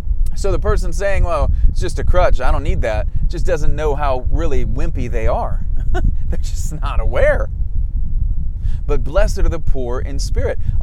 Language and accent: English; United States; what I experienced growing up as an American youth